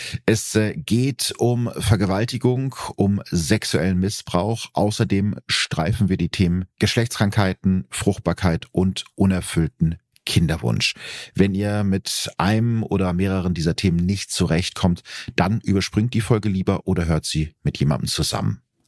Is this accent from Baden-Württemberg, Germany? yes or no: no; Bielefeld, North Rhine-Westphalia, Germany; mit einem ganz besonders schlimmen Fall aus meiner Heimat. Aus Bielefeld.